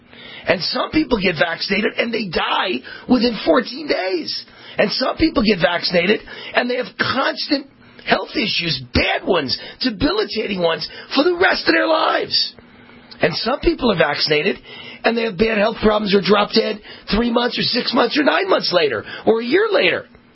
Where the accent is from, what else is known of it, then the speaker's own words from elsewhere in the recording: Las Vegas, Nevada, United States; And this is going on in Las Vegas, my hometown and my flagship station here, AM 670.